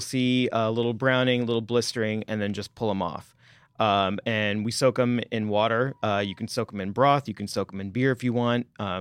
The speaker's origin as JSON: {"language": "English", "region": "Texas", "country": "United States", "said": "because I'm from Texas, we had Frito pie as our school lunch day."}